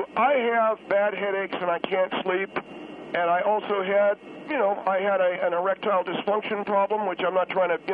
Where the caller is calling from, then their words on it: California, United States; First of all, I'm calling from Southern California, where there is a very large and significant number of people who use marijuana for medical reasons.